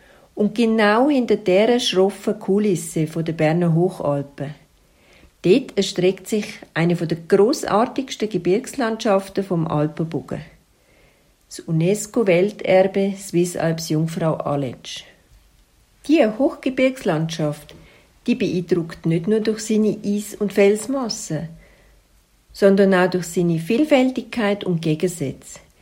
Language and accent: German; Bavaria, Germany; now in Switzerland; Ursprünglich komme ich aus Bayern, ich lebe aber seit bald 30 Jahren in der Schweiz.